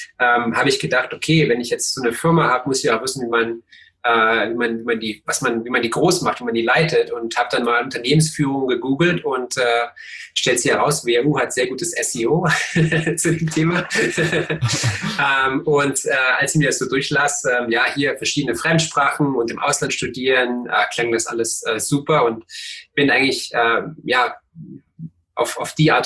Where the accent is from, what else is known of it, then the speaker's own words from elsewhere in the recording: Cottbus, Brandenburg, Germany; ich bin in Cottbus aufgewachsen und meine Großeltern und Großeltern, also in der Familie hatten wir ein Schuhgeschäft schon seit 1869